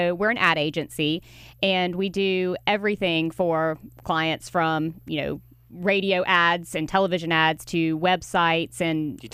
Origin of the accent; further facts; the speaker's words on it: Louisiana, United States; moved away as an adult; now in Arkansas, United States; No, I grew up in Louisiana.